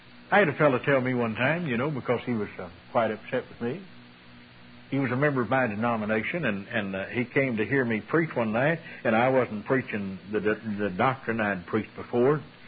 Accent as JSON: {"language": "English", "region": "Ozark Mountains", "country": "United States", "tie": "born or raised there", "said": "I said, you know, I grew up in the Ozark Mountains, and the favorite recreation on Saturday night was fighting."}